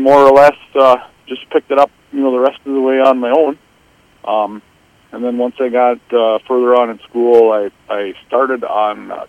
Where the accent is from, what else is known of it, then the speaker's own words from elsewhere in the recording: Montgomery, Minnesota, United States; also born or lived in New Prague; now in Jackson, United States; Well, I was born in New Prague and, you know, raised in Montgomery, went to school there all through elementary, high school and that, and lived in Montgomery, New Prague area until 2003